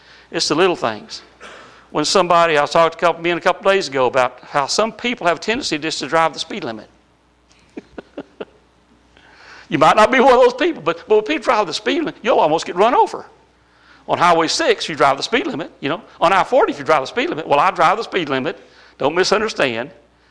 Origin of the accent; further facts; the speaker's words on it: the South, United States; I feel so fortunate because I was raised in the South.